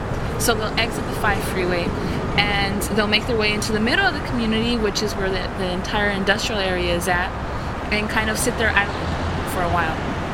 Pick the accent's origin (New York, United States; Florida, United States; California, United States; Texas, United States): California, United States; Pacoima; I've been living in Pacoima for 24 years, and I really wasn't aware of all this. Growing up in Pacoima, I went to Pacoima Junior High School also.